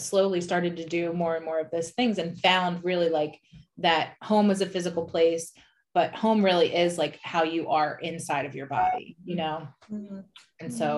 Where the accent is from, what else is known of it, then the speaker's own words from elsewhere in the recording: Richwood, New Jersey, United States; I know we grew up in South Jersey too. We grew up in Richwood